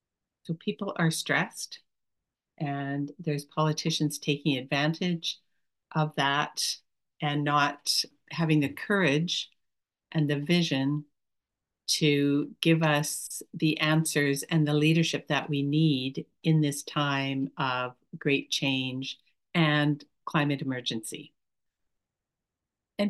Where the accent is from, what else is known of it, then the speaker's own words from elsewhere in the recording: Canada; I'm speaking as a Canadian